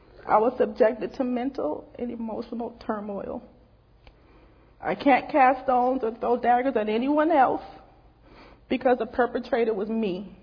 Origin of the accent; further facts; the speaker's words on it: Los Angeles, California, United States; also born or lived in Philadelphia; I was born in Philly, but grew up in L.A. with my parents.